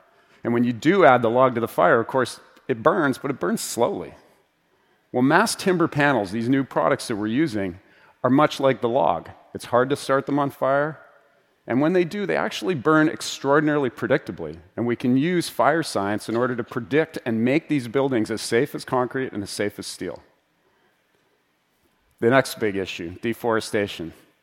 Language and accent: English; Vancouver, British Columbia, Canada; and I'm hoping, that my hometown of Vancouver actually potentially announces the world's tallest at around 20 stories.